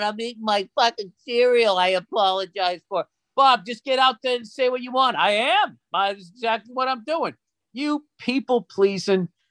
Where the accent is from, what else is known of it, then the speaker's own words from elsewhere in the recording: Ireland; I can't. I'm Irish.